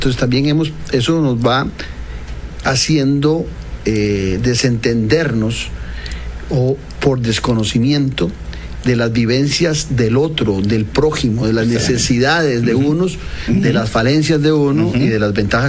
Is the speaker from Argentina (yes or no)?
no; Tibás, San José, Costa Rica; en el caso mío, que me crié toda mi vida en Tibás